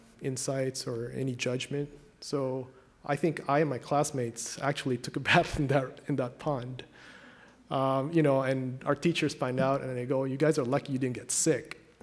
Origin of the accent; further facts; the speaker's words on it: Philippines; Well, I was growing up in the Philippines.